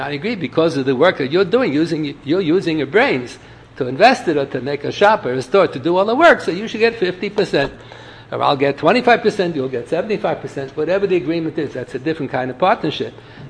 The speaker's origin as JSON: {"language": "English", "town": "Philadelphia", "region": "Pennsylvania", "country": "United States", "tie": "born or raised there", "said": "I was brought up in Philadelphia."}